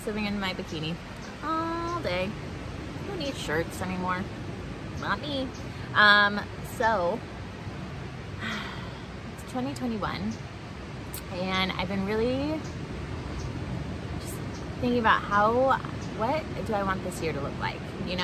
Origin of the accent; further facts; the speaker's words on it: California, United States; Which when you first get here as a Californian, you want to rip your face off.